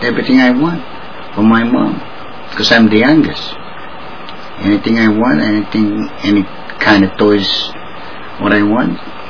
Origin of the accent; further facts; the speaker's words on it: Philippines; now in United States; growing up in the Philippines, it's a nice country, especially when you're rich. Like my family, we're not rich, we're in the middle class. I like to stay in the Philippines.